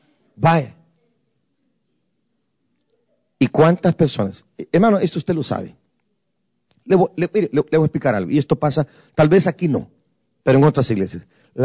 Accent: Guastatoya, El Progreso, Guatemala; decir que yo soy de Guatemala, que soy nacido en Guastatoya

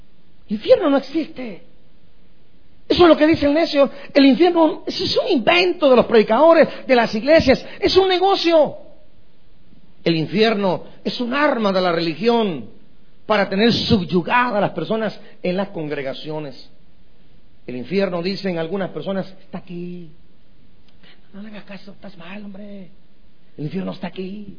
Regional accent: Guatemala; hace muchos años, ahí en mi país, en Guatemala

